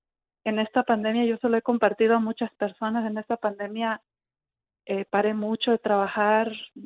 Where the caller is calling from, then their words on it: Anaheim, California, United States; de Anaheim.